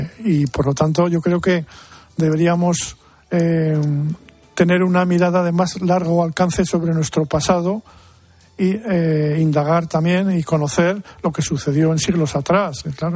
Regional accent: Miranda de Ebro, Castile and León, Spain; born there

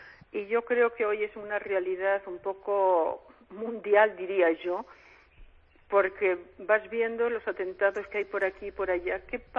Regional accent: Buenavista de Valdavia, Castile and León, Spain; also born or lived in Villasarracino; yo nací en Villasarracino, pero mi vida ha sido allí, en el pueblo de Buenavista de Valdavia

